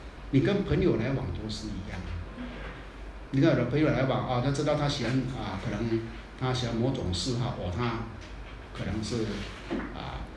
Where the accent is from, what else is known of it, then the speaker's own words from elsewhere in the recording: Taiwan; 我们台湾人叫行情的话，你这个人行情很不好。